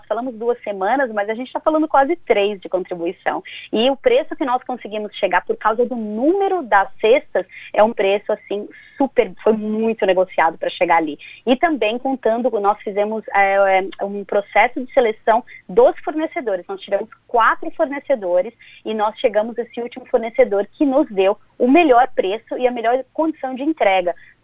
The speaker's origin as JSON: {"language": "Portuguese", "country": "Brazil", "moved": "yes", "said": "Porque nós, como brasileiros, a gente não pode voltar para casa agora."}